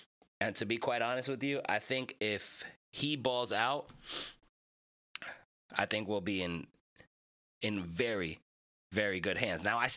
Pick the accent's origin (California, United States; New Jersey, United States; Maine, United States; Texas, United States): New Jersey, United States; And I'm from the New Jersey area, so I'm surrounded by plenty of New York Knicks fans.